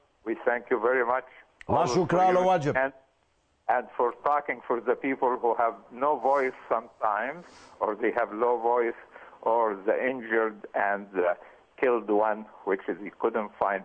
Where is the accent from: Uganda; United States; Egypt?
Egypt; Originally, I'm from Egypt